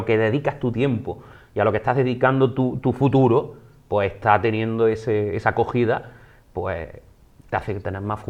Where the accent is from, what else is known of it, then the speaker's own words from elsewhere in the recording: Jaén, Andalusia, Spain; porque tú sabes que es mi tierra, Jaén, y que yo siempre intento darle esa importancia a la tierra